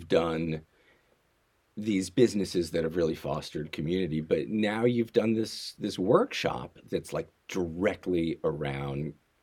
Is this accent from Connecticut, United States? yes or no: no; New York, United States; I remember I traveled once to Hong Kong, and you know, I grew up near New York. I've been to the city.